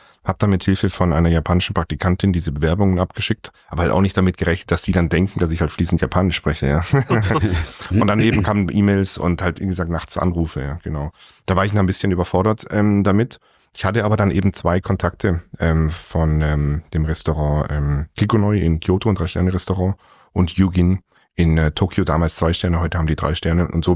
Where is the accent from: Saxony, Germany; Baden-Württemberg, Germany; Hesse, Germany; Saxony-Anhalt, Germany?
Baden-Württemberg, Germany; Singen; ich bin dann in Singen zur Schule gegangen, Singen am Hundwil.